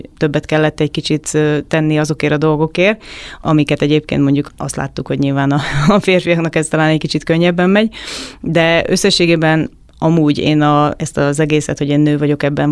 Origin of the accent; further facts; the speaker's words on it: Great Hungarian Plain, Hungary; Én az Alföldön születtem, vidéken, egy tanyán nőttem fel, és ugye nagyon sokat voltam a természetben, nagyon sok állatunk volt.